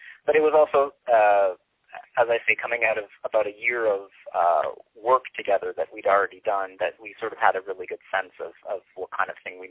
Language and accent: English; Hamilton, Ontario, Canada; now in Toronto, Canada; I moved to Toronto. I'm originally from Hamilton, Ontario, and I moved to the city 8 years ago